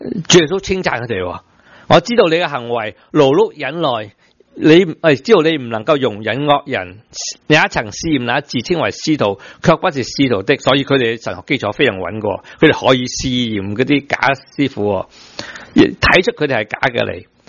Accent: China; 我自己中国人才讲回中国人。我是中国人

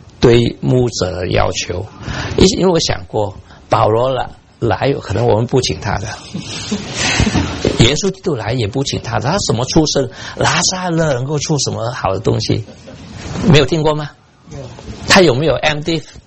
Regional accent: China; 但是我们中国人很会帮助人学会谦卑

